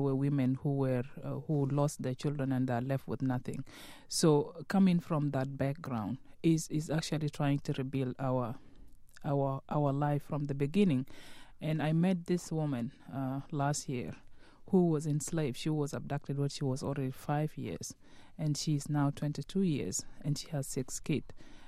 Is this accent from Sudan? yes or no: yes; Sudan; English is a second language; moved away as an adult; I came from Sudan in 1984 to join my husband. And we came from a different background, Sudanese women in our country. We go to school in Arabic